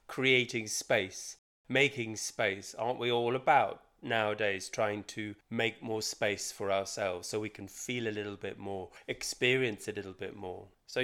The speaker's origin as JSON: {"language": "English", "country": "South Africa", "tie": "born or raised there", "said": "I grew up in South Africa, and it's very straightforward. Everything's very straightforward and direct there."}